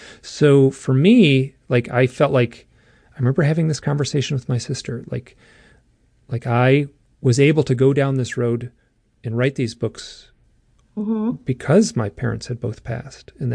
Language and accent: English; Midwest, United States; And like her, I grew up in the Midwest